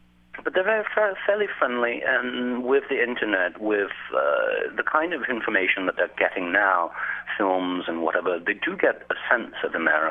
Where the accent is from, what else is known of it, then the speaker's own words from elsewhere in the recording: South Vietnam, Vietnam; now in Hanoi, Vietnam; And they know I come from the South, had left right after the war.